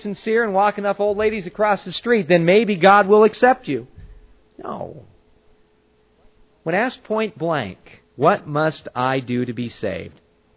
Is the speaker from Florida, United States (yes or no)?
no; California, United States; I grew up in Southern California. I knew something about earthquakes.